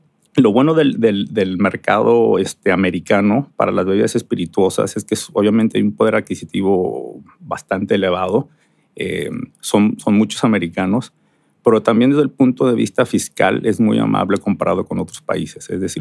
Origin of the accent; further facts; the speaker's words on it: Guadalajara, Jalisco, Mexico; moved away as an adult; now in United States; yo me fui muy joven de Guadalajara, bueno, joven a los 18 años, y me fui a estudiar la carrera en Baylor, en Texas.